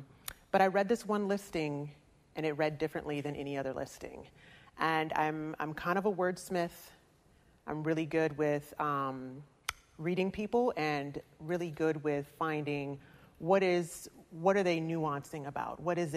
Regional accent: Midwest, United States; I was transplanted from the Midwest, and in the Midwest, we don't have a wild child period.

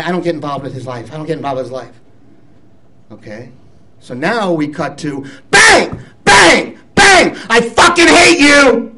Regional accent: New York, United States; I mean, look, I'm from New York.

